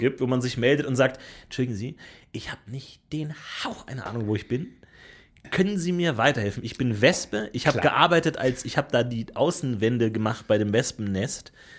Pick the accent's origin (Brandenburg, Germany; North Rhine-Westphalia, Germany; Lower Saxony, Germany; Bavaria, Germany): Bavaria, Germany; Munich; ich bin in Bayern aufgewachsen, in München.